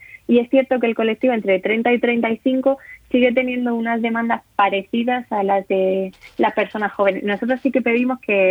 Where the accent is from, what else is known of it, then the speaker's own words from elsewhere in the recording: Beniel, Region of Murcia, Spain; Eso es, soy de Beniel.